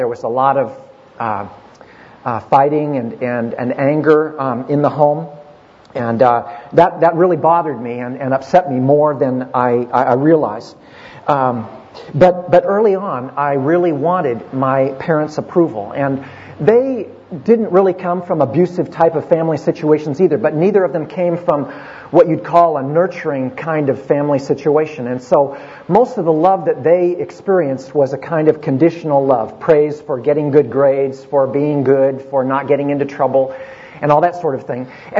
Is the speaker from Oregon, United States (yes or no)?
yes; Portland, Oregon, United States; I grew up in Portland, Oregon. I'm the oldest of seven kids.